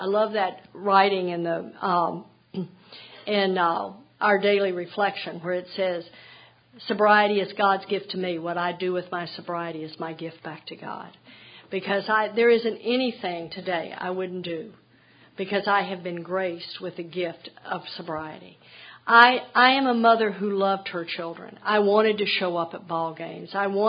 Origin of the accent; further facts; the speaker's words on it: Texas, United States; And I come from Texas, so we do the steps quickly.